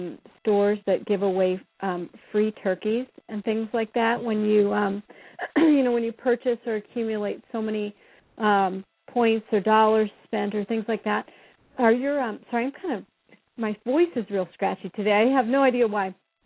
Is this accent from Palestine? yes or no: no; Midwest, United States; I'm actually familiar with Jewel Osco also because I was raised in the Midwest.